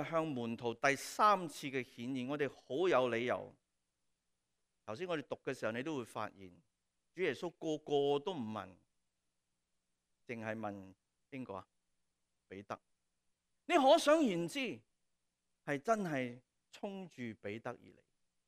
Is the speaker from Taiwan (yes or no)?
no; Hong Kong; 我们香港人